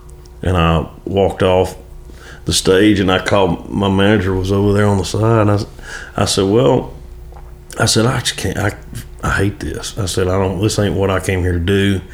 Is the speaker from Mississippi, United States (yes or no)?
yes; Mississippi, United States; I grew up in Mississippi, between Jackson and Meridian, Mississippi.